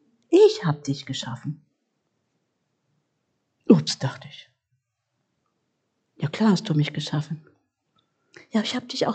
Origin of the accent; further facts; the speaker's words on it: Korbach, Hesse, Germany; born there; Ich bin in Korbach geboren, dann bin ich mit 17 aus dem Haus, dann habe ich meine Eltern besucht